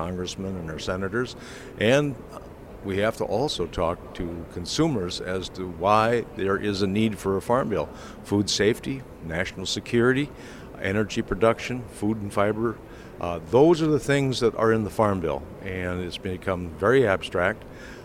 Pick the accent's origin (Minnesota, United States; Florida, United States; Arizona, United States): Minnesota, United States; Madison; I am from Western Minnesota, Madison, Minnesota.